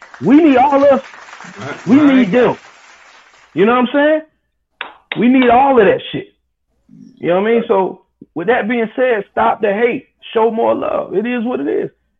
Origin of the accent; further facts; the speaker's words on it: Raeford, North Carolina, United States; Rayford, Bucktown, Hoke World, however you want to call it, my hometown.